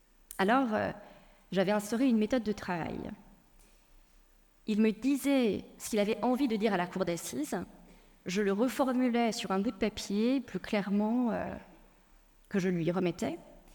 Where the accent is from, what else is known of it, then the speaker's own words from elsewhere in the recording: Paris, Île-de-France, France; born there; first language Persian; French is a second language; le français n'a pas été ma langue maternelle. Je suis née à Paris, de parents iraniens, et jusqu'à la maternelle, je n'ai connu que le persan.